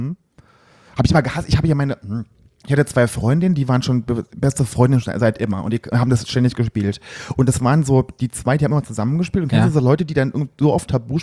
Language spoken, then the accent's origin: German; Saarlouis, Saarland, Germany; Und da gab es bei uns in Saarlouis gab es einen Laden